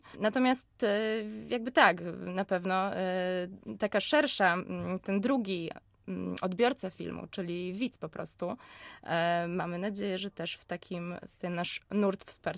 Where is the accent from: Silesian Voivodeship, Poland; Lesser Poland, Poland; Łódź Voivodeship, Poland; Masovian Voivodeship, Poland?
Łódź Voivodeship, Poland; Łódź; born there; My, cała ekipa filmowa i wszyscy aktorzy to są łodziaki z urodzenia.